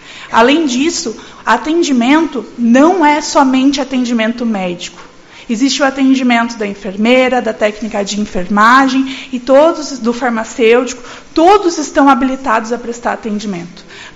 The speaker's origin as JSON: {"language": "Portuguese", "region": "São Paulo", "country": "Brazil", "said": "eu sou da primeira turma de medicina, vim de São Paulo e fiquei aqui"}